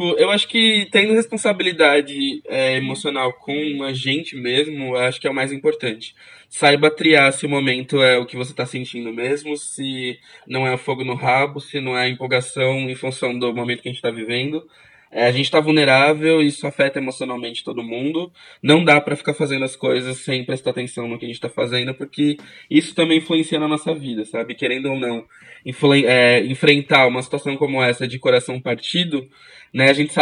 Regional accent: Rio de Janeiro, Brazil; now in São Paulo, Brazil; tenho 31 anos, assistente social, sou natural do Rio de Janeiro, moro há 5 meses de SP

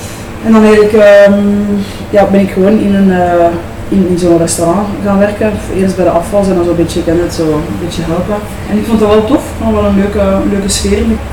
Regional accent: Leuven, Flanders, Belgium; Ja, ik ben afkomstig uit Leuven. Ik ben hier geboren en getogen.

